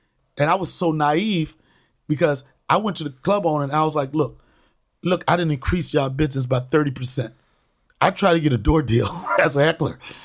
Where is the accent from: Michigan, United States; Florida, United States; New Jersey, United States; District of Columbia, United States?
District of Columbia, United States; Washington; now in New York, United States; I'm originally from Washington, D.C., by the way, Alexandria.